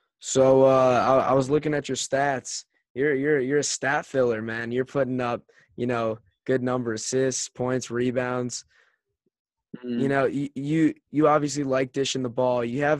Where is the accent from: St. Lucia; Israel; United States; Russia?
United States; Chicago, Illinois; I'm from Chicago, so, you know, I'm a big Northwestern fan.